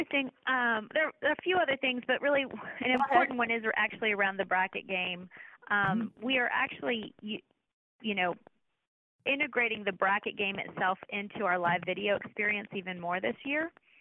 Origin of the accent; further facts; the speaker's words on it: North Carolina, United States; I am, I'm in my dream job because I grew up in North Carolina, so Tobacco Road.